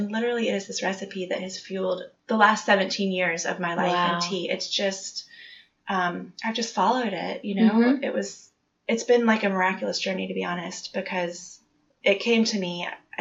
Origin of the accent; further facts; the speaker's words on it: Nashville, Tennessee, United States; also born or lived in Alaska; I was from Nashville and then went to college on the East Coast and ended up getting the travel bug